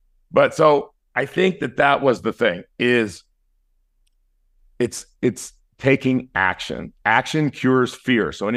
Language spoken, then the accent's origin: English; Inglewood, California, United States; so where I grew up in Inglewood, I grew up in that area, LA County, and we bounced around a lot